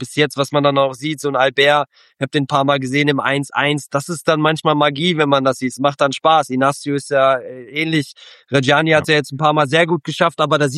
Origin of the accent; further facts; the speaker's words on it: Dortmund, North Rhine-Westphalia, Germany; Also das sag ich auch als Dortmunder